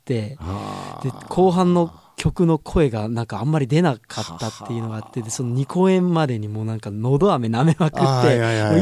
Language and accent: Japanese; Kagawa, Japan; まあ、僕は香川県出身なので